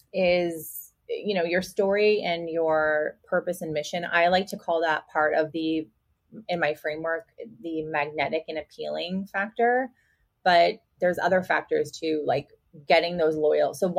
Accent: Chicago, Illinois, United States; now in Arizona, United States; And I'm a Chicagoan living in Arizona.

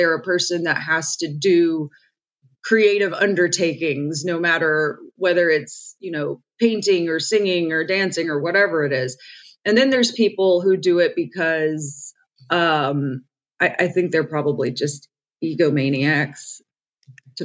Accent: Orlando, Florida, United States; I grew up in Orlando, Florida, and in Orlando, my dad worked as an actor and a singer and a casting agent and did all kinds of entertainment stuff.

